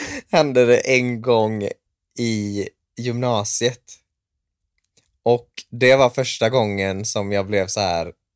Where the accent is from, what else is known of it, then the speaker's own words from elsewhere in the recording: Sandhult, Västra Götaland County, Sweden; när jag bodde hemma i Sandhult.